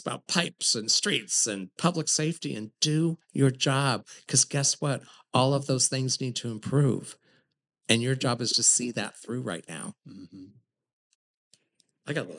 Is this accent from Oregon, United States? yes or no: yes; Portland, Oregon, United States; I'm sorry, this is my hometown. This isn't a political job for me.